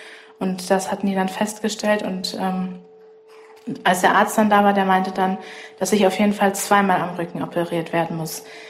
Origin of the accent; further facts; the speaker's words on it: Hüllhorst, North Rhine-Westphalia, Germany; ich bin 18 Jahre, ich komme aus der Gemeinde Hüllhorst